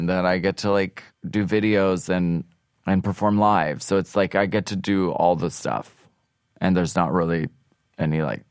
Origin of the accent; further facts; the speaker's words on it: Pennsylvania, United States; And I'm from Pennsylvania, so like I could drink pretty much anyone under the table.